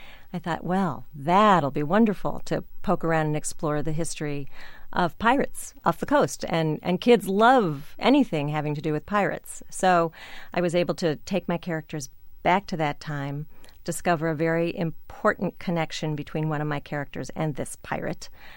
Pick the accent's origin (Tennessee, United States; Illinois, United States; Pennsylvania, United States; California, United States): Illinois, United States; Chicago; I grew up in Chicago, and the Art Institute was my home museum.